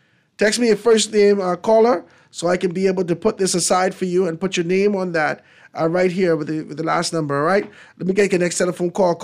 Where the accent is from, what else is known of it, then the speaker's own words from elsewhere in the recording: 8 Mile Rock, Bahamas; Well, you know, I'm from Hanna Hill, 8 Mile Rock. That's my people.